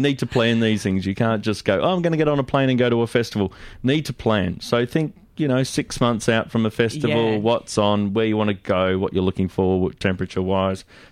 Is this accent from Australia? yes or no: yes; Queensland, Australia; I'm from North Queensland, so I'll argue until I go.